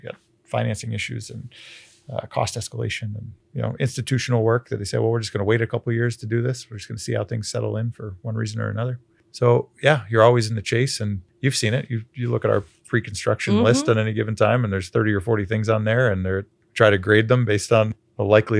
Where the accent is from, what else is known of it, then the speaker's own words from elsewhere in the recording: New York, United States; Growing up in Central New York, and I'd gone to school in New England for a couple of years before college.